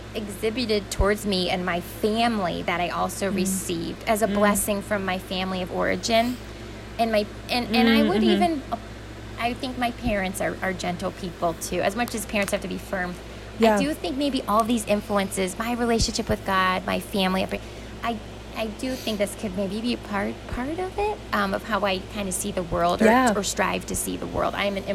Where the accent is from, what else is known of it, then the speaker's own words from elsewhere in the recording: New York, United States; I am originally from Western New York, specifically a small rural town outside of Rochester, New York, where I currently reside with my husband.